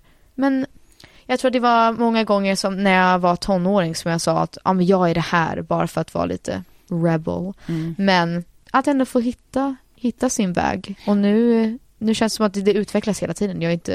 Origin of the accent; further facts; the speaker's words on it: United States; För jag tror när jag växte upp och jättemycket i USA